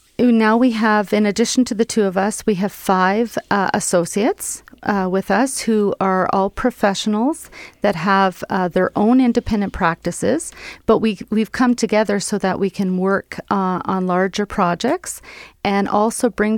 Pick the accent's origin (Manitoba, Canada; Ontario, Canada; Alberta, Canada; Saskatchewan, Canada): Manitoba, Canada; Winnipeg; So born and raised in Winnipeg